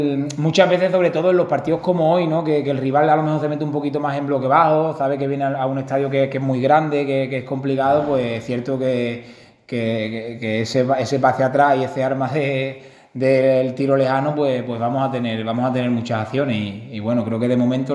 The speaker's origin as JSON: {"language": "Spanish", "town": "Huelva", "region": "Andalusia", "country": "Spain", "said": "Encima compartimos la capitanía, tres somos de Huelva, ¿no?"}